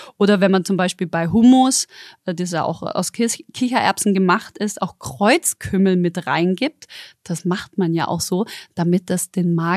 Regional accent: Stuttgart, Baden-Württemberg, Germany; ich bin ja in Stuttgart geboren und aufgewachsen.

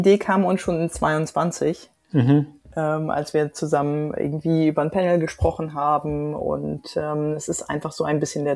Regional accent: Hamburg, Germany; gerade als Hamburgerin. Ich habe lange in der Schanze gewohnt, um die Ecke vom Stadion

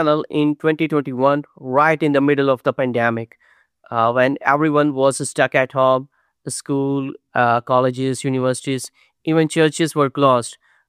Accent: Pakistan; and I'm from Pakistan.

